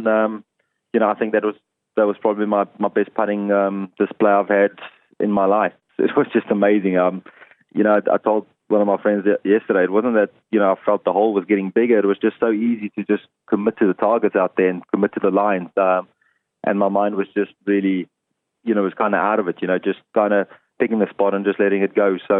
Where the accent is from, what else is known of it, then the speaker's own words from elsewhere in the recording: South Africa; You know, as a South African, this is one of our flagship events and the one that you really want to win. And it's just amazing to win it in South Africa, win in front of home fans